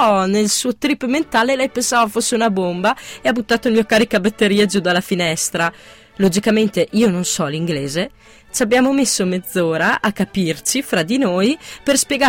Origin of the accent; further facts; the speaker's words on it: Pieve di Bono, Trentino-Alto Adige, Italy; Beh, cominciamo dalla frazione. La frazione Strada già è un programma già di lì. Pieve di Bono, del Trentino, cioè proprio